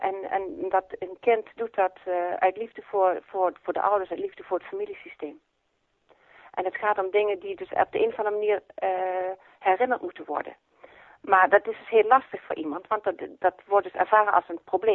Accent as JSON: {"language": "Dutch", "region": "Limburg", "country": "Netherlands", "moved": "as an adult", "lives_now": "Haarlem, Netherlands", "said": "Dus ik ben vanwege de liefde ben ik vertrokken uit Limburg."}